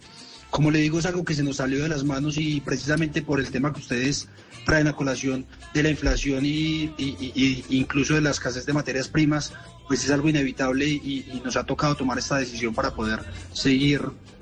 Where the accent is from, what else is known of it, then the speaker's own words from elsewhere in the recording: Manizales, Caldas, Colombia; Bueno, primero yo soy de Manizales.